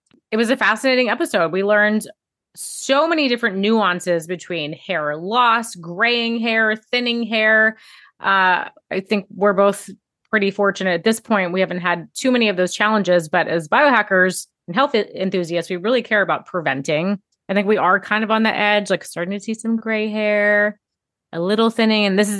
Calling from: New York City, New York, United States; I am tuning in from New York City today

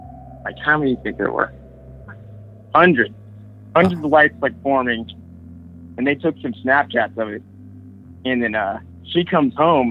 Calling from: Sacramento, California, United States; from Sacramento, California.

